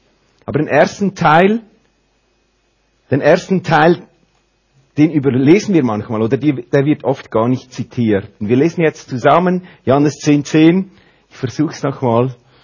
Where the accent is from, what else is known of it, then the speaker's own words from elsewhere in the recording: Olten, Solothurn, Switzerland; now in Uri, Switzerland; Ich bin im Mittelland aufgewachsen, Region Olten. Wir sind verheiratet, meine Frau und ich, seit 11 Jahren. Wir haben 3 Kinder und wir wohnen seit 7 Jahren im schönen Kanton Uri.